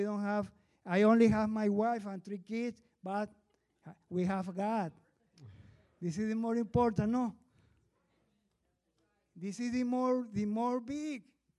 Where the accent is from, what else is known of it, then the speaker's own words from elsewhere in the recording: Venezuela; English is a second language; moved away as an adult; Pastor Ron, we are a family from Venezuela. We are here in Equatorial Guinea.